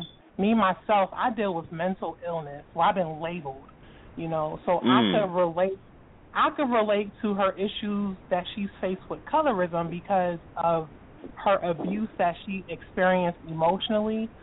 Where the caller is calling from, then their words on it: Atlanta, Georgia, United States; I'm in Atlanta.